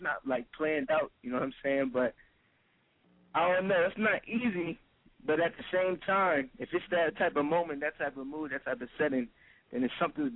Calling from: Wilmington, Delaware, United States; Yeah, I'm calling from Wilmington, Delaware.

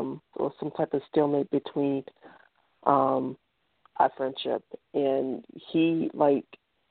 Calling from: Boston, Massachusetts, United States; I'm calling from Boston.

